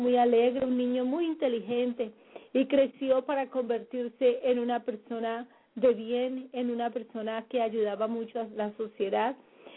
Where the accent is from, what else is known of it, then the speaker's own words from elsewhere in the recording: Colombia; moved away; yo salí de Colombia, mi país natal, hace más o menos 24 años. Y hace muchos años no veo a mi familia.